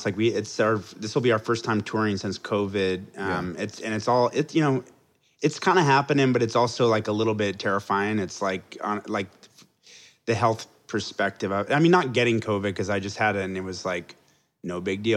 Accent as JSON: {"language": "English", "town": "Houston", "region": "Texas", "country": "United States", "tie": "born or raised there", "said": "I grew up in Houston."}